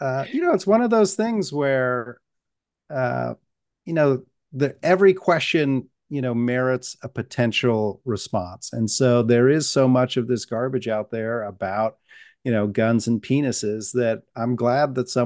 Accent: New York, United States; I'm in New Yorker, not YouTube

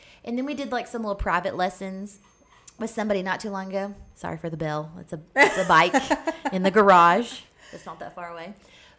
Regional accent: Kentucky, United States; It's like, I grew up in Kentucky. I didn't grow up in like Colorado

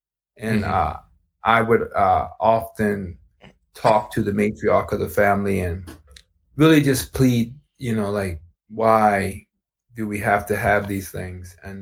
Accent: Baltimore, Maryland, United States; So I grew up in East Baltimore, right near the famous Johns Hopkins Hospital.

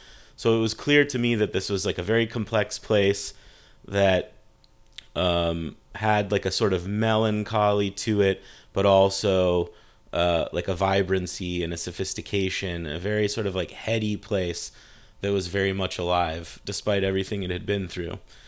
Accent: United States; that was my experience as an American in Lebanon.

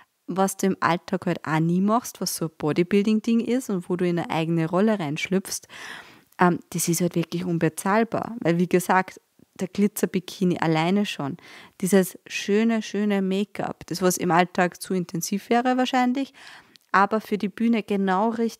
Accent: Austria; ich als Österreicherin darf zur Amateurweltmeisterschaft

